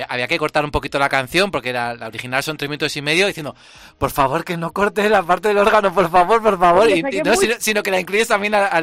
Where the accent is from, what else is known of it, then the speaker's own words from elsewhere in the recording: Zaragoza, Aragon, Spain; yo no soy madrileño, yo soy de Zaragoza, de una ciudad de España, Mañito